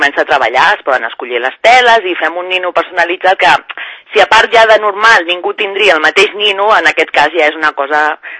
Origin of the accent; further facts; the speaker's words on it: Sant Cugat del Vallès, Catalonia, Spain; com que som de Sant Cugat